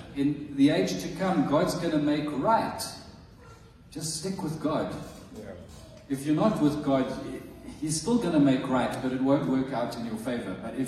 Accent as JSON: {"language": "English", "country": "South Africa", "said": "I'm a South African"}